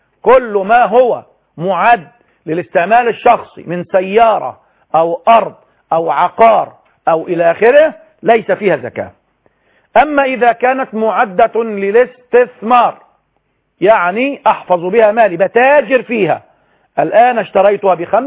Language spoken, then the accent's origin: Arabic; Egypt; كتب كتاب مكتوب كتابة بالمعنى العام عندنا في مصر